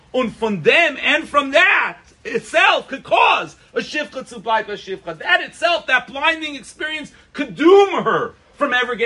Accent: Brooklyn, New York, United States; I grew up in Brooklyn, and the yeshivas that I went to were good

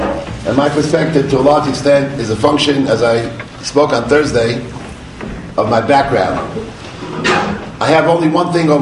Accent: United States; in the 50s, when I was growing up in the United States, and the Shoah was ignored

